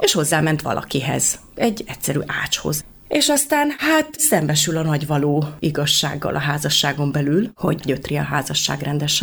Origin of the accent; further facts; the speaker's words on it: Esztergom, Komárom-Esztergom, Hungary; mert hogy én esztergomi vagyok